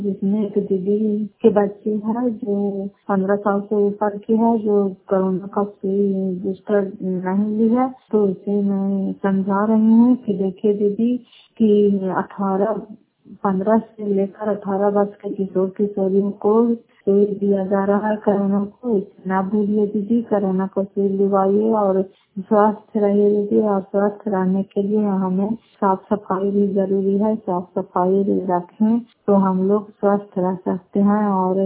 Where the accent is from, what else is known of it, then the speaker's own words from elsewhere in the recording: Fatehpur, Bihar, India; घर फतेहपुर पंचायत नाकोटा जिला नालंदा खरापतरा ब्लॉक की निवासी हूँ